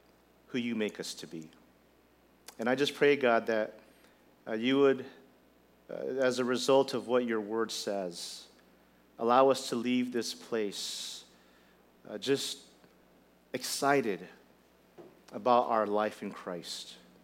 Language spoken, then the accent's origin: English; Hawaii, United States; I come from Hawaii and driving here is kind of crazy.